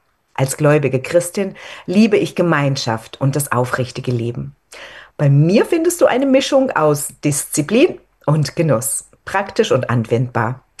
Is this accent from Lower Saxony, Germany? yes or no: no; Freiburg, Baden-Württemberg, Germany; moved away; als ich dann von meiner Heimat von Freiburg nach Passau gezogen bin